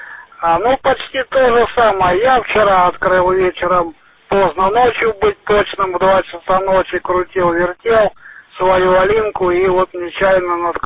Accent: Magadan, Magadan Oblast, Russia; now in Orenburg, Russia; я прожил и родился на Колыме. Вот меня сюда супруга привезла из маленького веселого города Магадана в Оренбург.

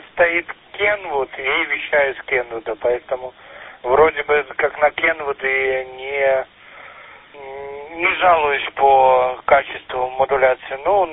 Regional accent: Bobruisk, Mogilev Region, Belarus; also born or lived in Saint Petersburg; Вот я сейчас 5 лет прожил в Питере, сейчас вернулся в родной город, в Бобруйск, Критейдж Бобруйск.

